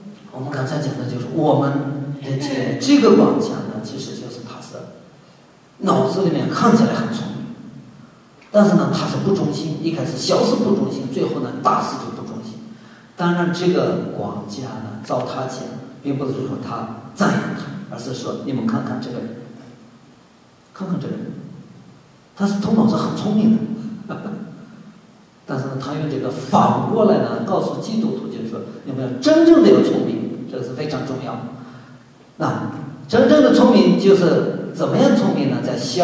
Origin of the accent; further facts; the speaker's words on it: China; 那我们中国人呢